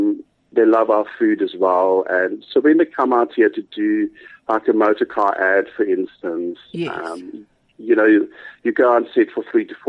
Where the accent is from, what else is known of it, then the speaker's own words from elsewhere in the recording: Northern Cape, South Africa; and I grew up in the Northern Cape where we didn't have fancy braais as a kid.